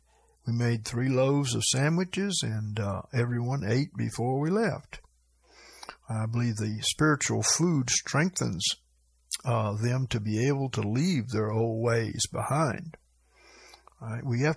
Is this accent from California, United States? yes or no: yes; California, United States; also born or lived in Tennessee; I was raised in California, but I've lived here in Tennessee for 10 years.